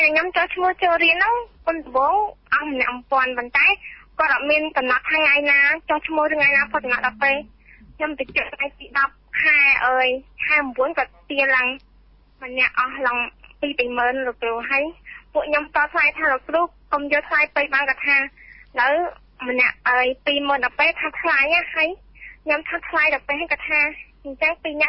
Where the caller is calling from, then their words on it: Koh Kralor, Battambang, Cambodia; មកពីខាងកោះកោះកឡ